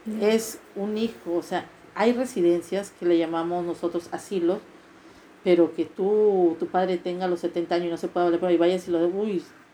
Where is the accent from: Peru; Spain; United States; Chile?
Peru; Prefiero estar en mi tierra, que siquiera sé que tengo mis ahijados, mis sobrinos, mis tías, que nos vamos a ver. Porque el peruano es muy, muy familiar.